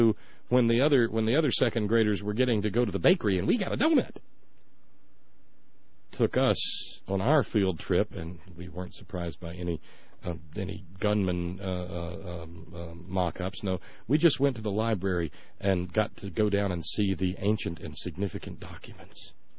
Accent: Alabama, United States; I grew up in Alabama, and the Civil War was referred to as the War of Northern Aggression.

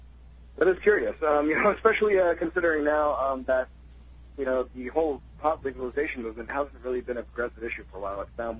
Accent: San Francisco, California, United States; Yeah, and I'm from San Francisco, so I was all with the Niners

